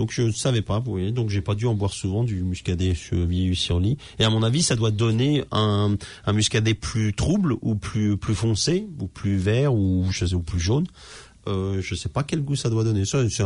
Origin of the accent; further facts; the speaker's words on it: Normandy, France; Moi je suis normand